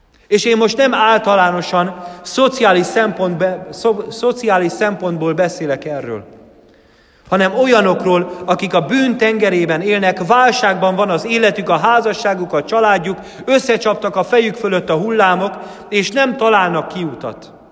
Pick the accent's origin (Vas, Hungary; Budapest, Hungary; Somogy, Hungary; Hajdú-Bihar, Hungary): Budapest, Hungary; Talán lehet, hogy sokan nem tudják, de Pesten születtem, és ott is nőttem föl.